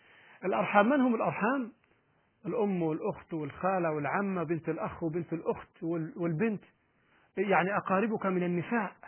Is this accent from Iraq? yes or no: no; Egypt